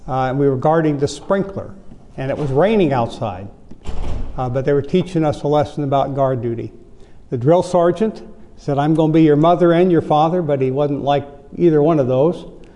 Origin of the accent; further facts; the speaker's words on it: Augusta, Georgia, United States; I'm from Augusta, Georgia